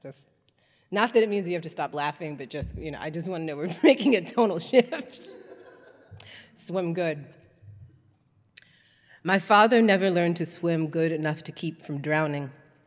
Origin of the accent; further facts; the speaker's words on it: Kentucky, United States; I grew up in Kentucky